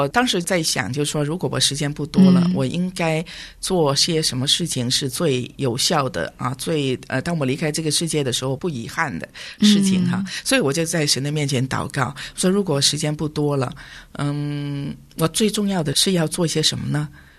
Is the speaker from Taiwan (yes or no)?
no; China; 我是一个中国人，我是中国文化这样的处境里面出来的